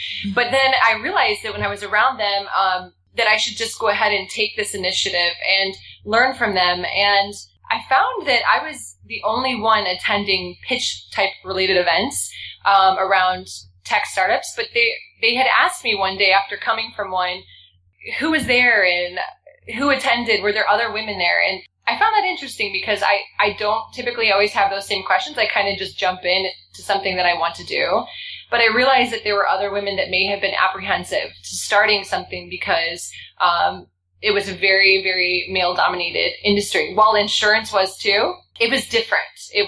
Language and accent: English; Ohio, United States; now in Chicago, United States; a little bit about me where I grew up in Ohio. So I'm still a Midwest girl.